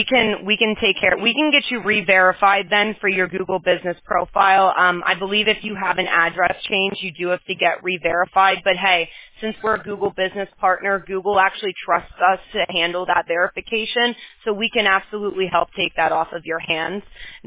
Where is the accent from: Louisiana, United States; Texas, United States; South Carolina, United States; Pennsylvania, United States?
Pennsylvania, United States; I actually grew up on the East Coast, though. I'm from Pennsylvania, so East Coast has a special place in my heart always.